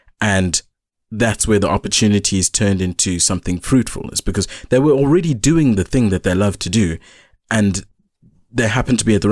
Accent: South Africa; there's a lot of hardships and strange things growing up in South Africa because of all the cultures.

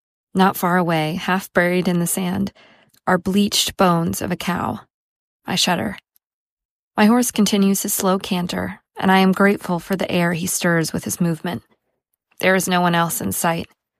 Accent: Bucharest, Romania; I grew up in Bucharest, Romania, a city girl in a communist nation where horses could be seen and touched only at the zoo.

